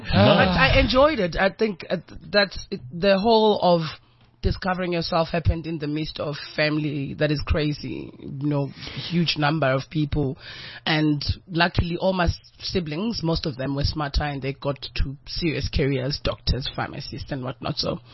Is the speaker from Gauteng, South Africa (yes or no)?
no; Mbangeni, KwaZulu-Natal, South Africa; We are from Mbangeni.